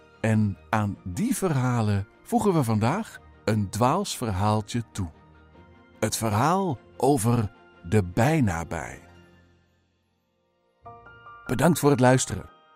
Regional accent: Veenendaal, Utrecht, Netherlands; Voor de oorsprong van dit verhaal neem ik je mee naar Veenendaal, de plek waar ik ben opgegroeid.

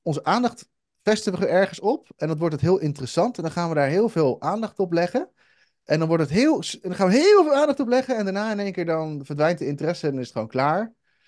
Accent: Netherlands; Ik bedoel, ik kom uit Nederland.

